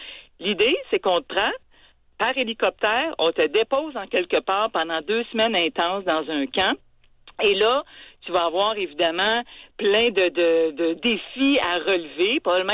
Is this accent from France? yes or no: no; Canada; chez nous au Canada